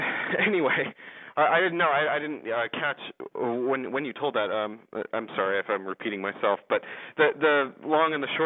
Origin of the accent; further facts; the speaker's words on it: Washington, United States; Colorado, as people know, is just like my home state of Washington State